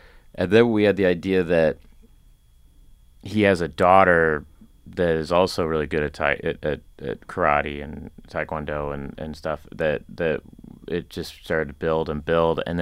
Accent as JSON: {"language": "English", "region": "Oklahoma", "country": "United States", "tie": "born or raised there", "said": "I grew up in Oklahoma, and we, you know, there was like a thing called a turkey shoot"}